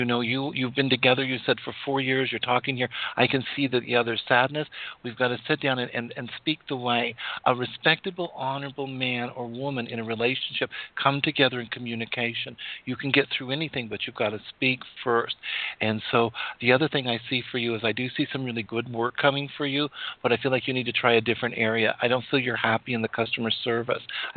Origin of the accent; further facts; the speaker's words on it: Wyoming, United States; we're the Wyomingites. We're laughing. There's a few of us out there. We were born and raised in Wyoming. We went to school together.